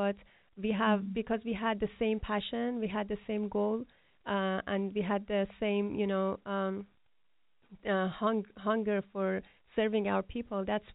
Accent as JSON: {"language": "English", "country": "Iran", "said": "We are from Iran. We can speak for our country."}